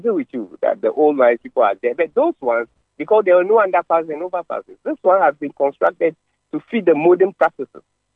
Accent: Ghana; So as Ghanaian, we need to be extremely grateful

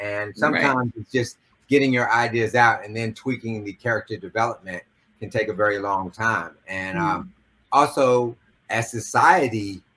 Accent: the South, United States; because I grew up in the South, and so I know what all of that is.

